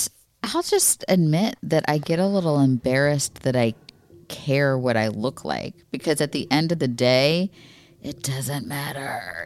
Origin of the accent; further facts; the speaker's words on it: Florida, United States; I grew up in Florida and there weren't a lot of tornadoes when I was growing up